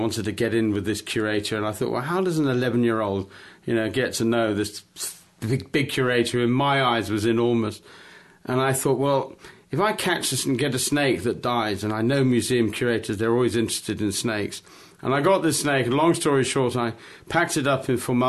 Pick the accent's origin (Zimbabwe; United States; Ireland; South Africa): Zimbabwe; also born or lived in England; I was born in England, but I had the lucky childhood of my parents emigrated when I was like 8 or 9 years old, and they went to Africa, and they went to Zimbabwe